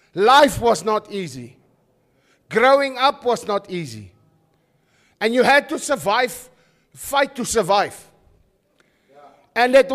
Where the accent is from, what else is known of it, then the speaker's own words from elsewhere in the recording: Krugersdorp, Gauteng, South Africa; Where I grew up in the West Rand, in the West, in Krugersdorp, it was about survival.